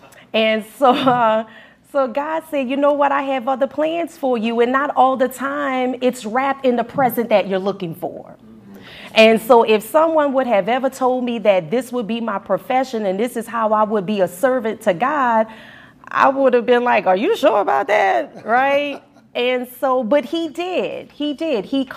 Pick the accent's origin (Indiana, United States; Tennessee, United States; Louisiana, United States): Louisiana, United States; New Orleans; I was born and raised in New Orleans. Great parents. My mom's a school teacher. My dad worked in construction